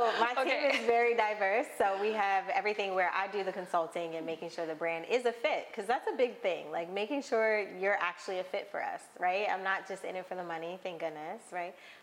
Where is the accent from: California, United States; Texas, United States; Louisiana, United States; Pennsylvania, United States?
Pennsylvania, United States; Philadelphia; now in Smyrna, United States; Yes, I'm from Philadelphia.